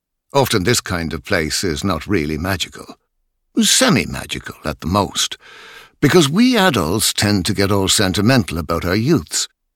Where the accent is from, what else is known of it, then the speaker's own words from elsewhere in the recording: Ireland; It is because we are from Ireland, and this is a magical place.